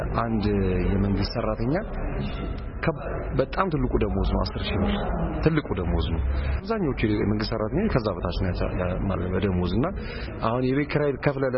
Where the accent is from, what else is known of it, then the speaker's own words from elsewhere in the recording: Addis Ababa, Ethiopia; እኔ ከተማ ነው ያደኩት 4 ኪሎ አካባቢ ነው ያደኩት ግን አሁን ወጥቼ አያት አካባቢ ባሰፈር ነው መኖርውና